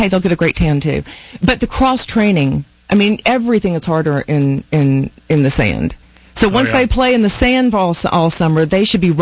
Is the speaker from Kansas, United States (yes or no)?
no; Louisiana, United States; But, you know, I'm from Louisiana. They didn't have volleyball.